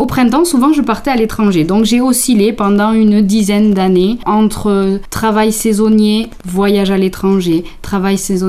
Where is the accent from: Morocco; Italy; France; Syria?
France; Pau, Nouvelle-Aquitaine; Alors, je suis native de Pau. J'ai grandi en campagne